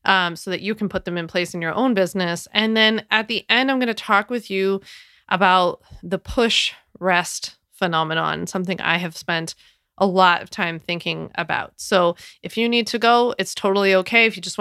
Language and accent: English; Philadelphia, Pennsylvania, United States; now in New York, United States; So like a full rewind is that I'm from Philly, born and raised. I just moved to New York back at the very like early fall last year.